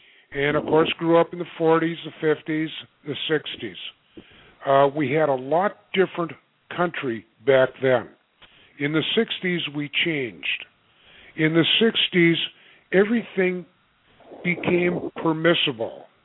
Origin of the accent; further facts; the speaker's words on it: United States; I'm an American.